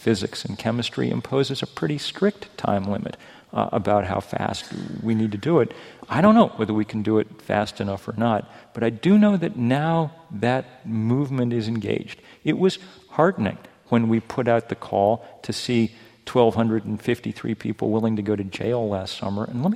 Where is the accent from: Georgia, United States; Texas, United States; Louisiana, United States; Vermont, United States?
Vermont, United States; Okay, now I'm from Vermont. I'm not, formal wear is not always my thing